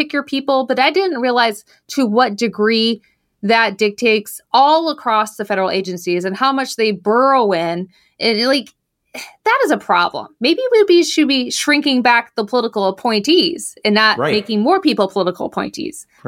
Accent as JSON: {"language": "English", "region": "Midwest", "country": "United States", "tie": "born or raised there", "said": "So I grew up in the Midwest, worked on the East Coast."}